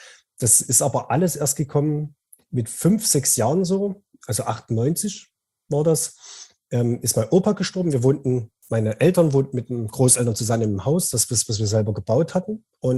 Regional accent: Dresden, Saxony, Germany; also born or lived in Radebeul; Ich komme aus Dresden. Geboren bin ich in einer Kleinstadt nie weit weg von hier, also in Radebeul.

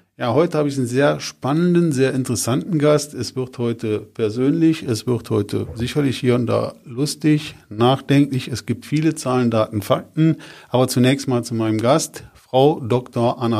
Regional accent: Brüggen, North Rhine-Westphalia, Germany; ich bin aus Brüggen

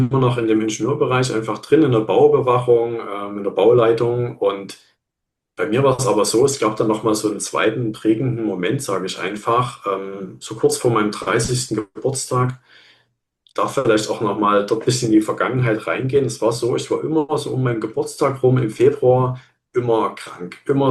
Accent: Dresden, Saxony, Germany; ich habe angefangen zu studieren in Dresden, meiner Heimatstadt.

